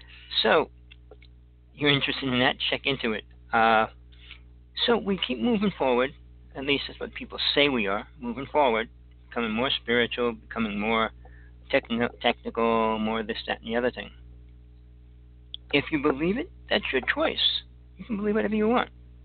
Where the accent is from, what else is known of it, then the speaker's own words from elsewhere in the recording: New Jersey, United States; I grew up in Jersey, and the temperatures used to reach 100 there.